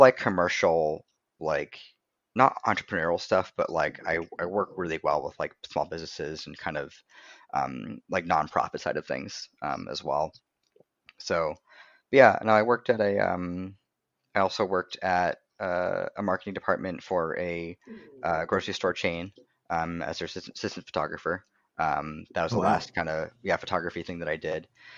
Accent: Boston, Massachusetts, United States; So yes, while I grew up in Boston and grew up in a pretty liberal home environment

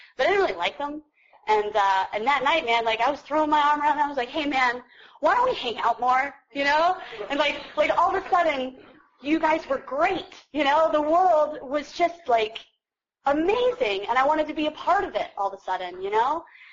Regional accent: Kutztown, Pennsylvania, United States; because I grew up in Kutztown and that's where you drank in fields and woods

